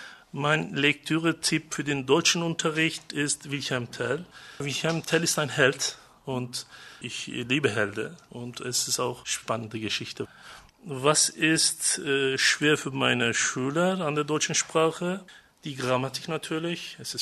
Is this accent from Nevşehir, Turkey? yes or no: yes; Nevşehir, Turkey; German is a second language; ich komme aus Nevşehir. Nevşehir ist eine kleine Stadt in der Zentralanatolien der Türkei. Ich bin im Jahre 1971 in Türkei geboren. Ich arbeite als Deutschlehrer in einem Gymnasium in Nevşehir.